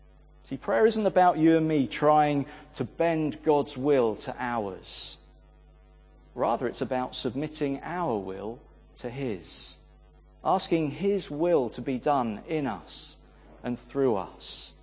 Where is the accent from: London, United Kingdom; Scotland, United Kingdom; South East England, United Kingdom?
South East England, United Kingdom; Dover; Growing up in Dover, I've always loved seeing Dover Castle lit up at night.